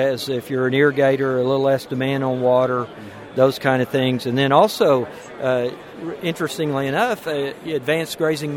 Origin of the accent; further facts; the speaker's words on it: Anadarko, Oklahoma, United States; moved away as an adult; also born or lived in Louisiana; I was raised in Southwest Oklahoma, Anadarko. Spent the bulk of my career in the western side of Oklahoma, and then the state office in Stillwater, working with the conservation programs. Left in 2007, went to Louisiana